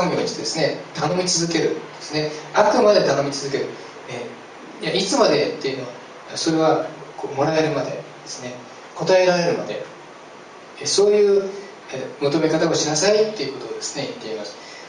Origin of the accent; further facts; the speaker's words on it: Nagano, Japan; 私長野のですね、開拓地で育ったんですけども、農業の開拓地で育ったんですけども、